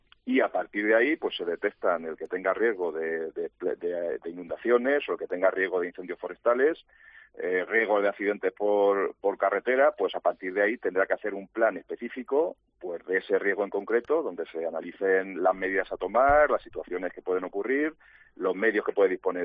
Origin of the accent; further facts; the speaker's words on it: Calzada de Calatrava, Castilla-La Mancha, Spain; Hemos realizado pues en toda la provincia y en toda la región, pues desde mi pueblo, el primero, Calzada de Calatrava.